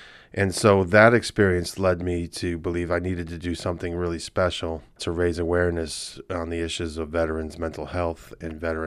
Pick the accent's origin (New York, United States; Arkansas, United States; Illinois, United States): New York, United States; Being a New Yorker, I'm totally alien to complete strangers stopping you on the street and asking if you are okay.